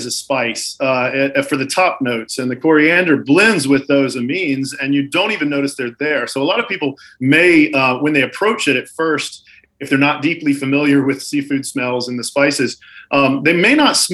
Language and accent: English; Deep South, United States; And I'm from the Deep South originally. So I grew up cooking, you know, a lot of Louisiana cooking and low country boil and those type of things.